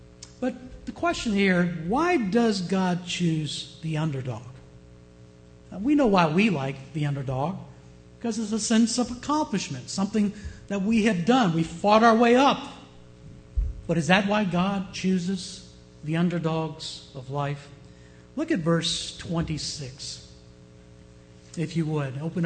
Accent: United States; Why is it that we Americans like the underdogs?

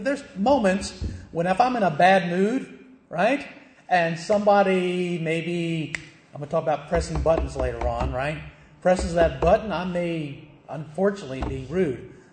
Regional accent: the South, United States; But when I was a kid growing up in the South, did you know we Southerners, manners meant everything, right?

